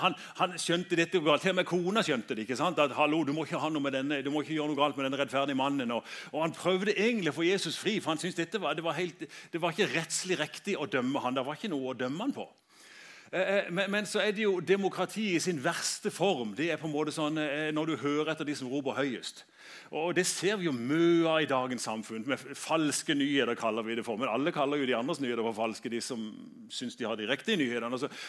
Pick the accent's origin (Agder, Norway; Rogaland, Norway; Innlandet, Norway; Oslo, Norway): Agder, Norway; Søgne; Jeg er fra Søgne og er veldig enkel.